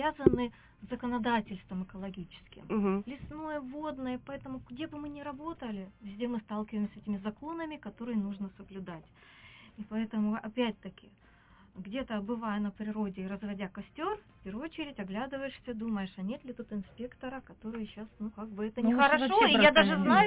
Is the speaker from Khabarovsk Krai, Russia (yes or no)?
yes; Khabarovsk, Khabarovsk Krai, Russia; Вот я в детстве провела в Хабаровске, и вода там имеет такой сладковатый привкус.